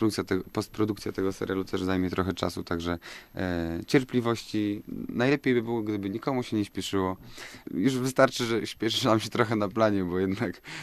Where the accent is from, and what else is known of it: Łódź, Łódź Voivodeship, Poland; born there